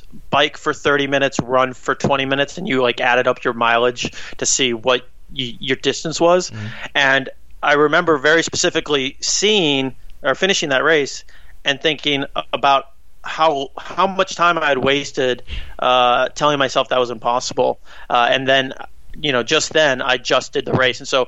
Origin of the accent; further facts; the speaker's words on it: Chicago, Illinois, United States; relaunched it with Chicago back, which is my hometown